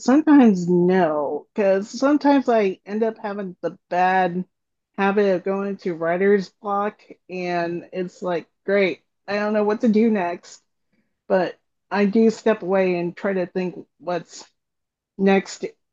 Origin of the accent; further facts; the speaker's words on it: Boston, Massachusetts, United States; born there; moved away; also born or lived in Orlando; I was born in Boston and moved down in 1987 to Florida. So I lived in Orlando most of my life. And now I currently live in Ormond Beach because of work.